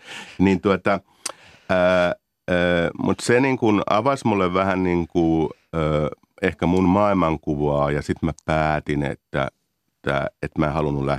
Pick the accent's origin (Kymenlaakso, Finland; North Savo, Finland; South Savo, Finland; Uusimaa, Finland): Uusimaa, Finland; Järvenpää; moved away as an adult; mä oon Järvenpäästä kotoisin, ja lähdin sitten niin kuin 19-vuotiaana parikymppisenä Mikkeliin opiskelemaan lukion jälkeen